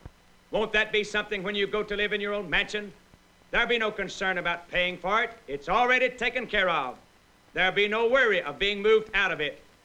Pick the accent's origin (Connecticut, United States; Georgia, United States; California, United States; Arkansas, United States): Georgia, United States; Sycamore; I grew up in the Depression years in the home of … Along with three brothers and six sisters, I lived in a little community 4.5 miles east of Sycamore, Georgia.